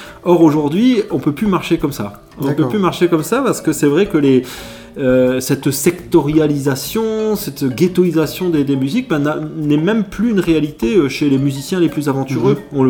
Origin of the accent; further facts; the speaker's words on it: Brittany, France; Je dis vous avez, parce que moi je viens de Bretagne